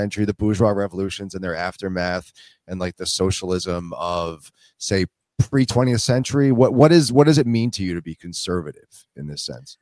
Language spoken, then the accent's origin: English; New York, United States; I'm from New York too.